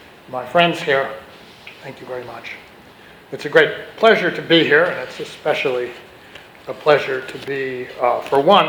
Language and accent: English; Texas, United States; And he wrote very incisively about the politics of my home state at the outbreak of the American Civil War in 1860.